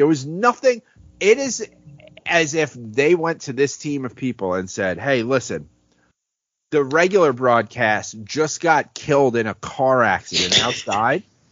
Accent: Bronx, New York, United States; I've said before, growing up in the Bronx, like, there were just Dominican people who just write, like, they just wrote on their car how many home runs he had.

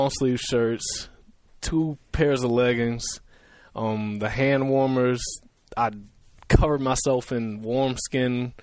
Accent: Louisiana, United States; And like you said, I'm from Louisiana. That was by far the coldest game of my life.

